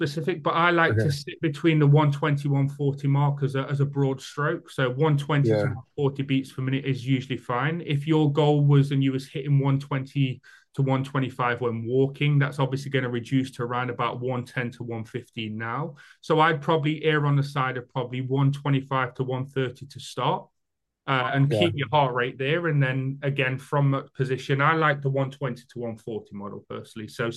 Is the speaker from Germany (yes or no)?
no; United Kingdom; I am British.